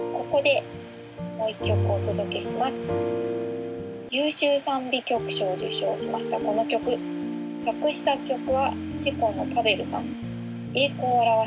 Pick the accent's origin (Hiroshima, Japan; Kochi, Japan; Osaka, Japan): Osaka, Japan; accent: Osaka dialect; なんか私結構大阪弁抜けてるかなとか思ってたんですけど